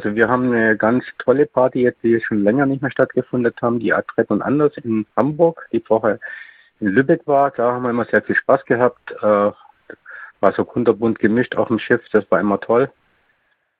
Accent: France; bin aus Frankreich.

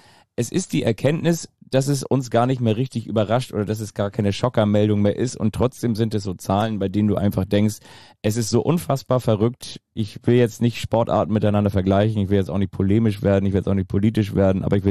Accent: Kiel, Schleswig-Holstein, Germany; wie man das so macht, ne, als Kieler

